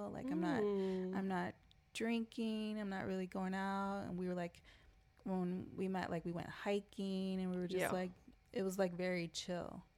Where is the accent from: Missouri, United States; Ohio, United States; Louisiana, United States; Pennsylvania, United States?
Missouri, United States; now in Los Angeles, United States; I'm originally from Missouri. My family is still there, but I moved to Los Angeles after I graduated college, and I'd been there for 22 years